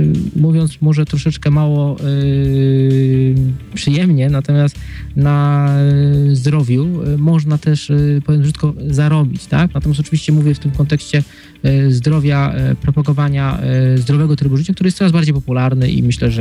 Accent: Połczyn-Zdrój, West Pomeranian Voivodeship, Poland; ja jestem rodowitym połczynianem. Urodziłem się tutaj, mieszkam prawie, że całe moje życie.

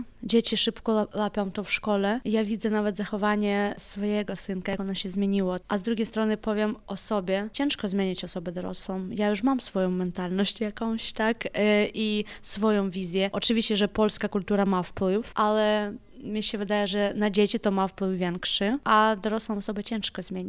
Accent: Ukraine; Polish is a second language; a jesteśmy Ukraińcami

